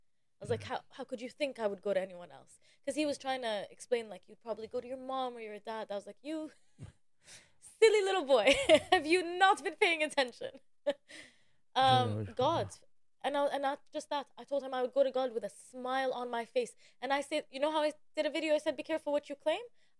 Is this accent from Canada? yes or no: no; Jordan; It's a very different life than what I grew up in Jordan experiencing.